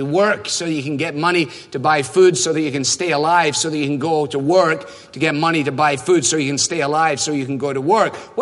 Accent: Scotland, United Kingdom; born there; I was born on the Clyde.

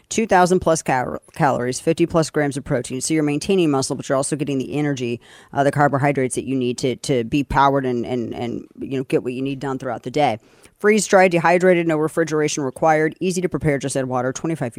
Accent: St. Louis, Missouri, United States; moved away; especially when I look at my hometown of St. Louis. First Congressional District, which is what they redistricted us into after they got rid of the third district, which was right when I moved.

